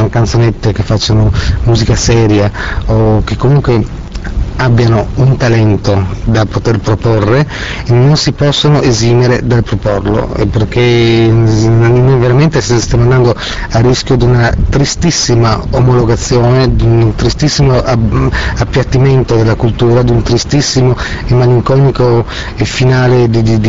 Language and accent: Italian; Trieste, Friuli-Venezia Giulia, Italy; born there; io sono nato a Trieste da famiglia pugliese, e la mia famiglia è tutta gente di mare